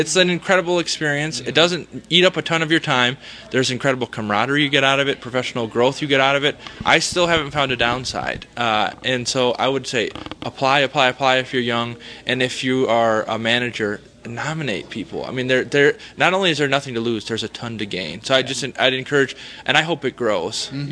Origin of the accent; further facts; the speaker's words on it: Minnesota, United States; And I'm from Minnesota. I'm bilingual. I can get the Canadian, and I'm kind of like the in between.